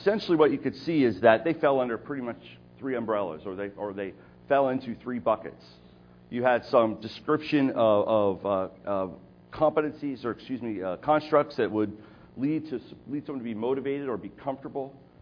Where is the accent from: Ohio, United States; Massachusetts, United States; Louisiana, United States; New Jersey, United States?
Ohio, United States; I grew up in Ohio, and I did a little bit of fishing, just in ponds around town.